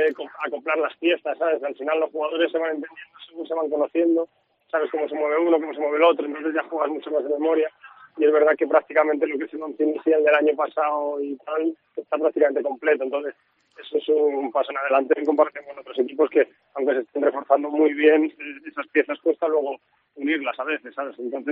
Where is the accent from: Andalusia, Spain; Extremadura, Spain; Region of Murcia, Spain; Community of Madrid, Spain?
Community of Madrid, Spain; Madrid; yo soy de Madrid